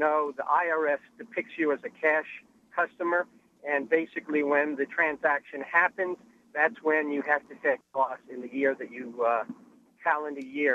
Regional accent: New Orleans, Louisiana, United States; accent: New Orleans brogue; now in Dallas, United States; And I've been living in Dallas now for over 30 years, and I still have the New Orleans brogue.

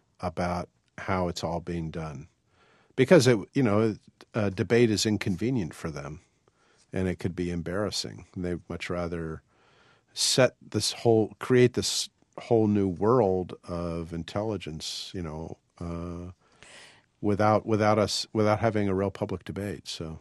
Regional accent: Washington, District of Columbia, United States; You know, that I grew up in Washington, so I knew I was reading the Washington Post

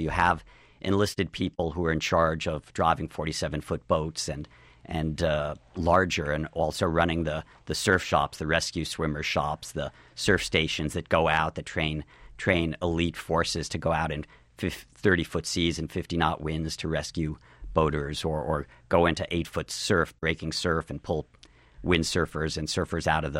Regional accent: New York, United States; Most people, I grew up in New York, and most people don't understand it's 80% of the city is disconnected from the mainland.

